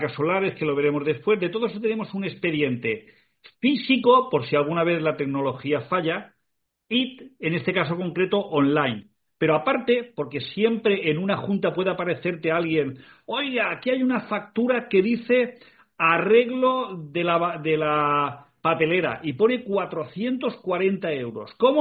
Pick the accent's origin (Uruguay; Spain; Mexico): Spain; Valencian Community; los que somos de la Comunidad Valenciana